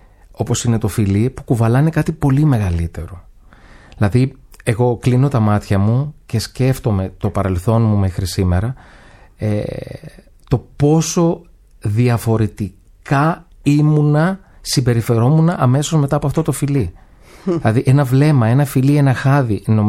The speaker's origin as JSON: {"language": "Greek", "region": "Thessaly", "country": "Greece", "said": "Είναι η πρώτη φορά που δεν έγραψα κάτι για το χωριό μου."}